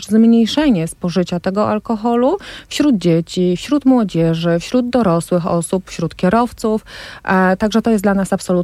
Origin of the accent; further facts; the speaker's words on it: Wrocław, Lower Silesian Voivodeship, Poland; Ja jestem z Wrocławia